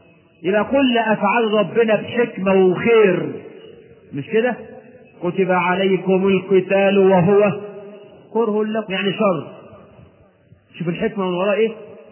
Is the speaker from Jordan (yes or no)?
no; Egypt; وانا مصري مش هندي ولا حاجة. انا من حوالي مصر.